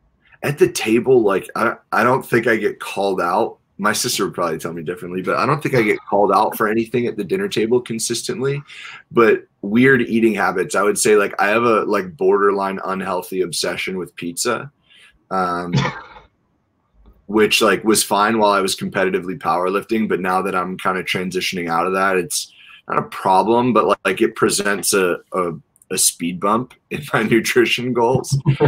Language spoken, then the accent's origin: English; New York, United States; Especially if I'm from New York, you know.